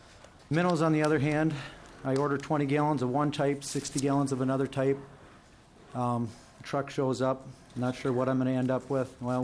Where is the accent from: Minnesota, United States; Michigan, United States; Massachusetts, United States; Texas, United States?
Minnesota, United States; Like Senator said, I am from Malacca, Minnesota.